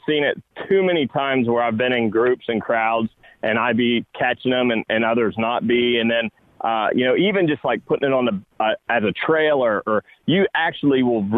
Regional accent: Ohio, United States; Didn't go to Ohio State, but you know, if you're born and raised in Ohio, you're like pretty much born with that spoon in your mouth that you got to be an Ohio State fan.

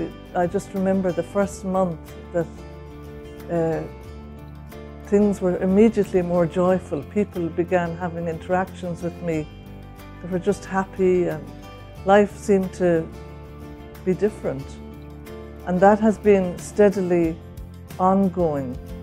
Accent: Ireland; I'm from Ireland.

